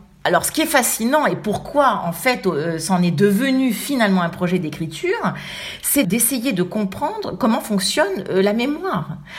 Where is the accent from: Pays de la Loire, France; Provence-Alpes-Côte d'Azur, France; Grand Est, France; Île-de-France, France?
Île-de-France, France; Paris; also born or lived in Germany; moi, je ne suis pas née au Maroc. Moi, je suis née d'ailleurs en Allemagne du Nord. Je suis venue à Paris bébé. Et en fait, je me sentais française et j'ai grandi en France.